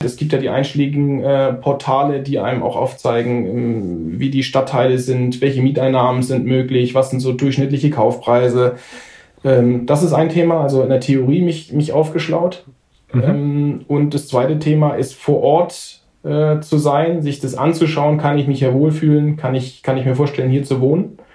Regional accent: Nuremberg, Bavaria, Germany; weil ich komme aus Nürnberg.

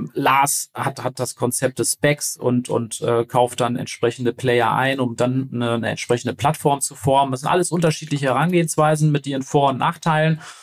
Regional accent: Paderborn, North Rhine-Westphalia, Germany; wir kommen aus Paderborn, also wir sind jetzt nicht so die Region, wo irgendwas richtig losgeht.

